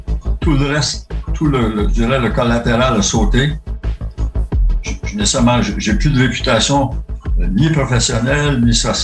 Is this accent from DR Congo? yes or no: no; Quebec, Canada; je suis gaspésien